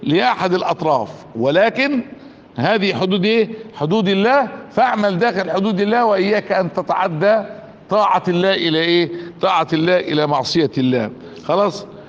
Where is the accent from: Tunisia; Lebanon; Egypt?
Egypt; سيارة كده بسيطة كده يعني، خالص موجودة عندنا في مصر